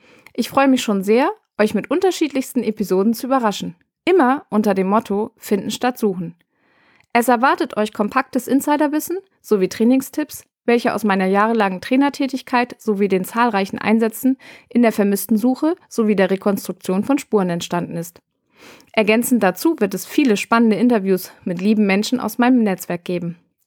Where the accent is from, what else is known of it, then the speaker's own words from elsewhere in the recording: Bremen, Germany; born there; now in Rhine-Main area, Germany; gebürtig bin ich aus Bremen und mittlerweile im Rhein-Main-Gebiet gelandet.